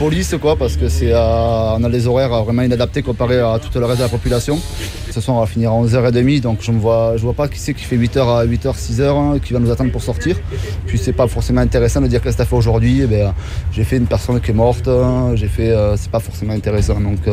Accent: Millau, Occitanie, France; Je suis originaire de l'Aveyron, de Millau.

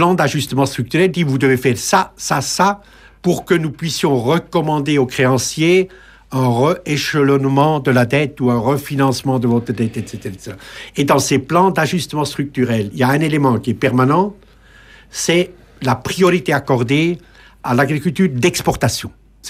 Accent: Geneva, Switzerland; ou suisse aussi, je suis de Genève

